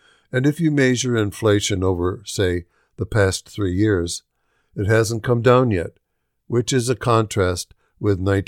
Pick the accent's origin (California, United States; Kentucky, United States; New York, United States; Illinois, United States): Kentucky, United States; the people I grew up with in Kentucky